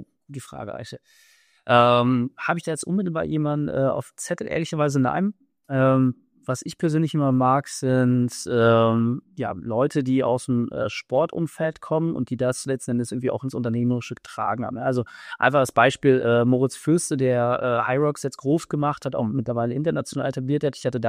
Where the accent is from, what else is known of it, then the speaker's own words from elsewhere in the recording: Neubrandenburg, Mecklenburg-Vorpommern, Germany; wir sind ja beide aus Mecklenburg-Vorpommern, er ist ja aus Greifswald, ich aus Neubrandenburg, so ein fast gleicher Jahrgang